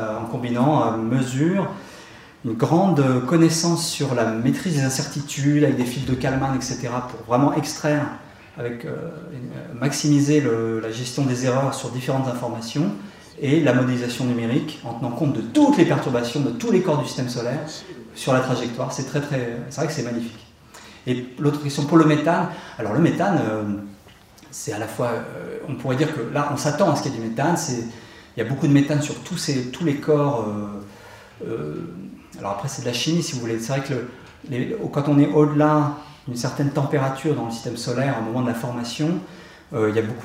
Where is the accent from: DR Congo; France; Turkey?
France; parce que je suis français